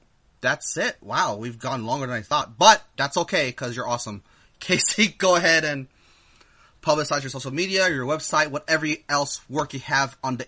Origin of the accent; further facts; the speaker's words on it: Philippines; I'm Filipino.